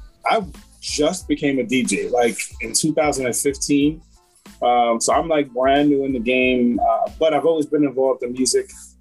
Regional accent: Bronx, New York, United States; I am from New York. So I'm in upstate, originally from the Bronx

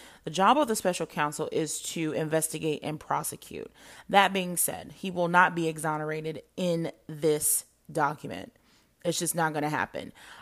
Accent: United States; As an American, as a taxpayer, as someone who paid for this investigation, I truly do not feel as though this investigation was warranted.

